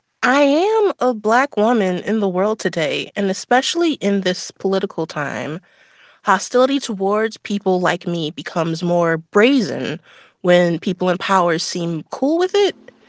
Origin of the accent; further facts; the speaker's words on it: Baltimore, Maryland, United States; Well, I'm from Baltimore, which already feels like a Black utopia.